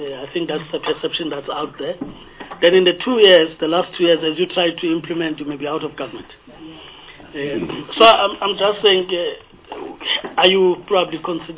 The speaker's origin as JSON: {"language": "English", "region": "Gauteng", "country": "South Africa", "said": "I come from a mining area. I'm from Gauteng province."}